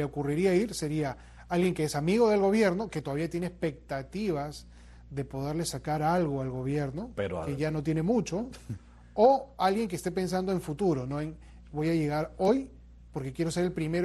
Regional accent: Venezuela; soy venezolano, hice toda mi vida industria en Venezuela

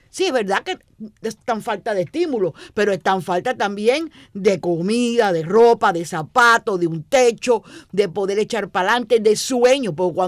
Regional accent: Granma, Cuba; ¡Ay, mi tierra, Dios mío!

